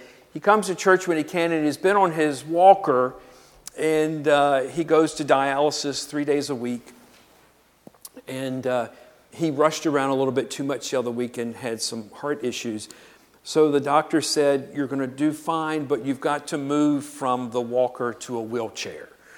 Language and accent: English; Petersburg, United States; I remember growing up in Petersburg. We were in a middle-class neighborhood. We had ranch houses that everybody's tearing down around here.